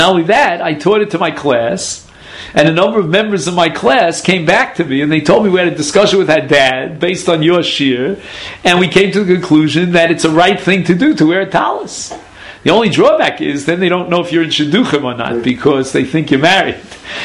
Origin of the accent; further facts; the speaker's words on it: Brooklyn, New York, United States; now in Jerusalem, Israel; I don't remember my father ever baking matzahs. I was raised in Flatbush.